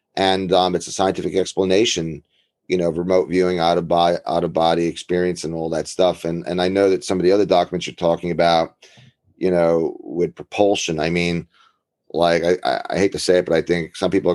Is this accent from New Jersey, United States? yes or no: yes; New Jersey, United States; Well, you know, growing up in New Jersey, you know, I had a stepfather